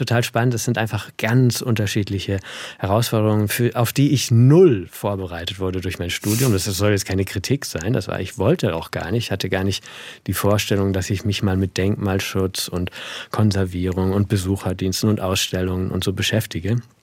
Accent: Baden-Württemberg, Germany; moved away; ich lebe irgendwie zwischen diesen beiden Welten, groß geworden in Oberschwaben und dann raus in die Welt, über Berlin, wo ich studiert habe, Bonn, Italien.

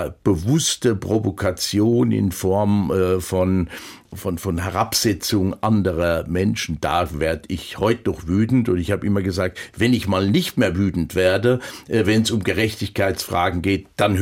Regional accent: Steinfeld, Rhineland-Palatinate, Germany; die ist ja unmittelbar neben meinem Heimatort Steinfeld.

